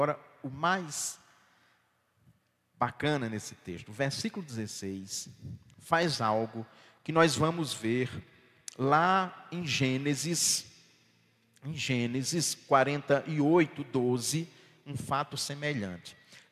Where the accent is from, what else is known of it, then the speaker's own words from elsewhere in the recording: Rio Grande do Norte, Brazil; Eu ainda sou de uma geração que eu vi lá na minha região, no sertão nordestino, avô tomar para si algum neto.